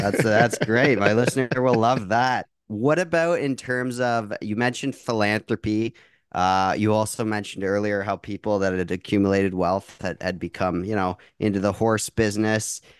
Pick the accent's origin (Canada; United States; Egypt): Canada; Niagara, Ontario; So, I grew up in Niagara, going